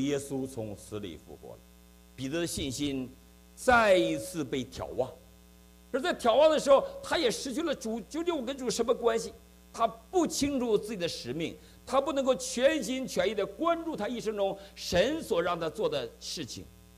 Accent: China; 他是香港来的，我是大陆来的，他从小生在基督徒的家庭，我生在一个共产党员的家庭

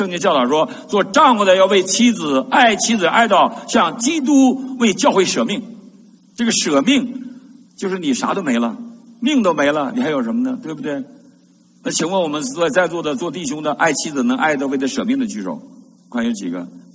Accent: Northeast China, China; 我们东北人有句话

